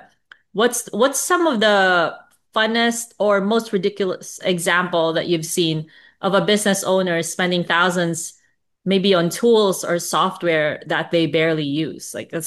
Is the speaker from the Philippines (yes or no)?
yes; Philippines; accent: Filipino; English is a second language; I was trying to hide my Manny Pacquiao accent, you know?